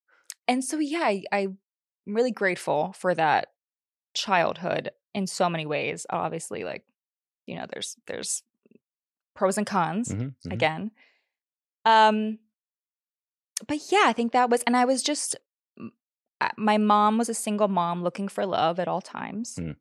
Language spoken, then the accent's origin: English; West Virginia, United States; So I grew up in West Virginia. I'm from West Virginia originally.